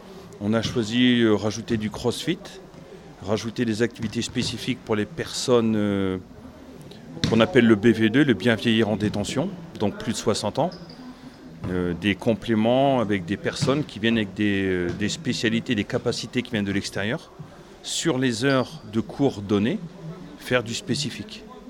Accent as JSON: {"language": "French", "region": "Hauts-de-France", "country": "France", "said": "c'est parce que je mutais pour rentrer dans le Nord, parce que d'origine, je suis du Nord."}